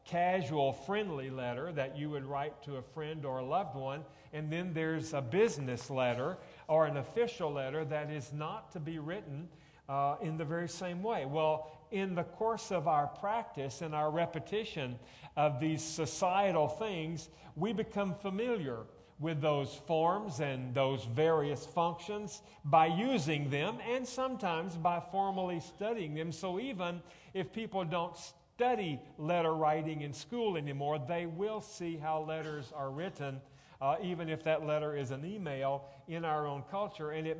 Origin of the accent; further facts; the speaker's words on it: Arkansas, United States; I heard just recently that in my home state of Arkansas, there's not a single school today that teaches cursive writing to their students.